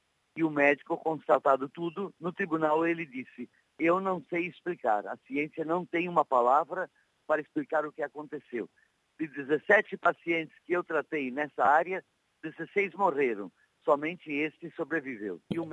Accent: Gramado, Rio Grande do Sul, Brazil; passando a lua de mel em Gramado, que é a minha cidade natal.

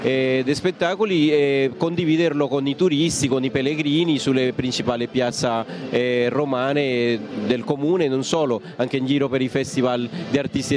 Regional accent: Colombia; Italian is a second language; now in Rome, Italy; d'origine sono colombiano, però in realtà sono 16 anni dal giubileo del 2000 che risiedo nel comune di Roma. Ormai mi sento a tutti gli effetti romano

